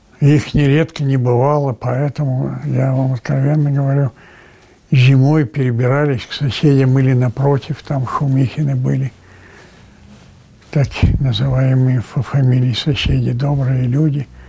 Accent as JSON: {"language": "Russian", "town": "Antybary", "region": "Perm Krai", "country": "Russia", "tie": "born or raised there", "said": "Я родом с Урала. Из Пермского края, по месту рождения тогда это была Молотовская область. Родился в деревне, уже точное место рождения, в деревне Антыбары Чусовского района Пермской, тогда Молотовской области."}